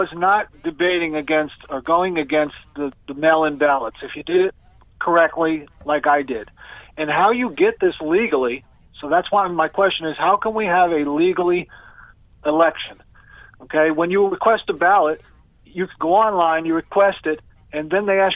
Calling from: Florida, United States; I'm calling from Florida.

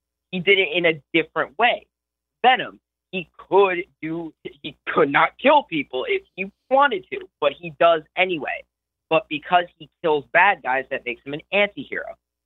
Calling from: Milford, Connecticut, United States; I'm calling from Milford, Connecticut.

